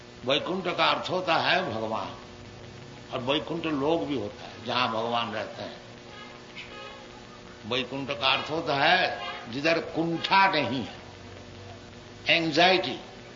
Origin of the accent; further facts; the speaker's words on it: Kolkata, West Bengal, India; born there; Hindi is a second language; मुझे भी हिंदी बोलने में ज्यादा अभ्यास नहीं है और हमारा शरीर भी कलकत्ता का है, हिंदी हमारी मातृभाषा भी नहीं है और गुजराती गुजराती भी बोल नहीं सकता, थोड़ा थोड़ा तो समझ लेता हूं।